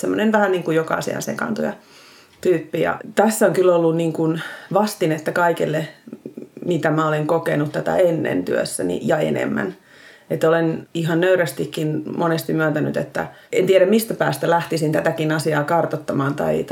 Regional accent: Turku, Southwest Finland, Finland; also born or lived in London; Olen Turusta kotoisin, mutta ajattelin, että haluaisin mielellään Helsinkiin

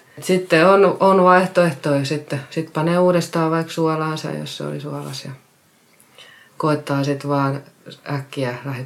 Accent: Rajamäki, Uusimaa, Finland; No mä oon kotoisin Rajamäestä, tuolta Nurmijärven kunnasta.

